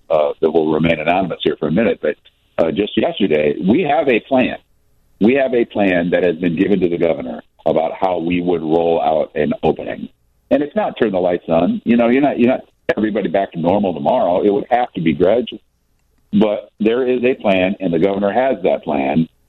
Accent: Pekin, Illinois, United States; I tell you what, I'm from Pekin. Pekin's got a lot of good hotels.

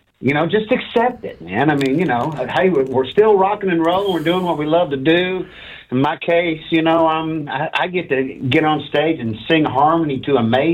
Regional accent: Kentucky, United States; I think, well, I'm from Kentucky, so I grew up a little gospel bluegrass stuff

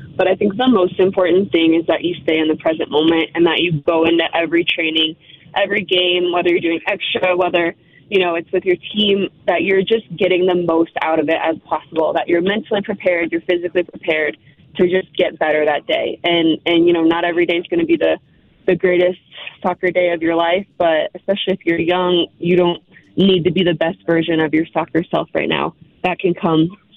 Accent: Jefferson City, Missouri, United States; I have to be honest, my hometown is Jefferson City.

